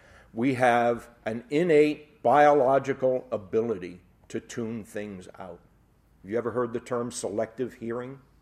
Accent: New York City, New York, United States; I grew up in the Bronx, not far from the 4 train, which in the Bronx is an elevated train.

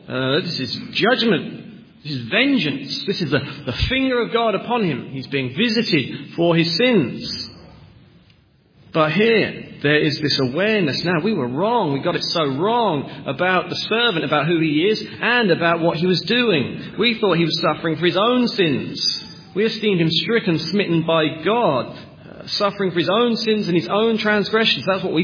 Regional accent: East of England, United Kingdom; I was born in England. I grew up in Norfolk near Norwich

